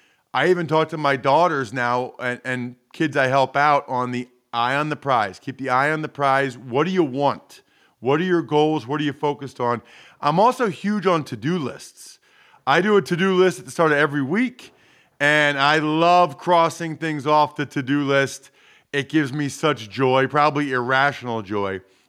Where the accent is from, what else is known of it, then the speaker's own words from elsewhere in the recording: Reading, Pennsylvania, United States; My parents were very social. Growing up is probably the way to say it, aka partiers. And so they would go out every Friday and Saturday night. So the running joke is in Redding and Berks County